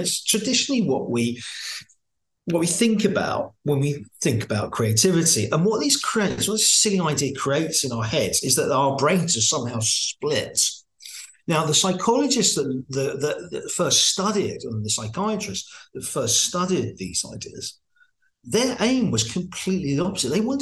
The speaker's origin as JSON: {"language": "English", "town": "Margate", "region": "South East England", "country": "United Kingdom", "tie": "born or raised there", "said": "I grew up in Margate when it was no good, when it wasn't as fashionable as it is now."}